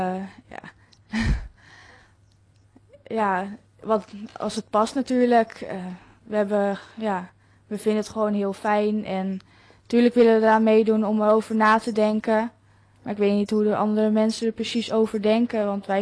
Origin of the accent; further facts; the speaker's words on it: North Holland, Netherlands; We komen uit Schorl, Groet, Bergen.